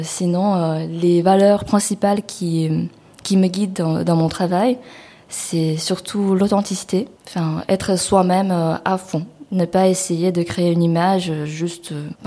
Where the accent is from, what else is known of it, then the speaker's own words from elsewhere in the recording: Beijing, China; moved away as an adult; now in France; j'ai des origines russes-ukrainiennes. Donc j'étais pas de la famille là-bas aussi. j'ai grandi en Chine, à Pékin. Et quand j'avais 18 ans, j'ai déménagé en France. Donc ça fait plus de 8 ans que je suis ici.